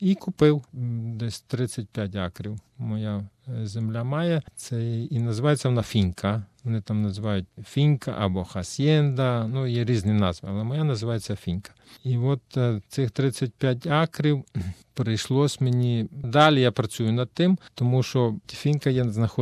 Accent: Lviv, Lviv Oblast, Ukraine; now in Ecuador; Почнемо з того, що я зі Львова.

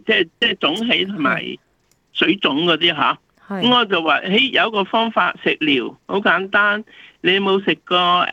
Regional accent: China; 我们中国人讲嘢就揽埋了风湿啦

